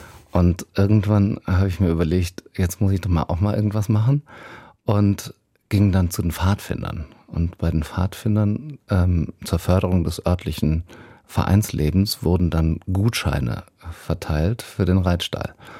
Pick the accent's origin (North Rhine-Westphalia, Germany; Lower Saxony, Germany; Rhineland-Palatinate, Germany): Rhineland-Palatinate, Germany; Koblenz; born there; ich bin geboren in Koblenz und so ein bisschen so in diesem Kiez, sage ich mal, genau.